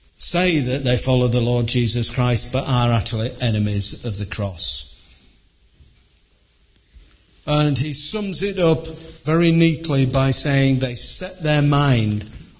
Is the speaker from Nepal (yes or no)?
no; Liverpool, North West England, United Kingdom; I said, come on, I'm from Liverpool.